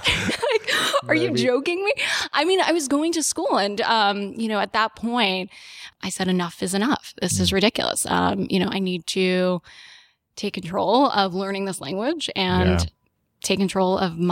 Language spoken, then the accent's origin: English; United States; They were immigrants. So I'm first generation American.